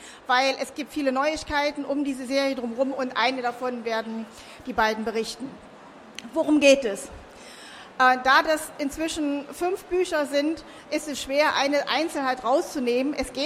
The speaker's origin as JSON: {"language": "German", "town": "Halberstadt", "region": "Saxony-Anhalt", "country": "Germany", "said": "weil in Halberstadt, wo ich herkomme, war ein Bischof"}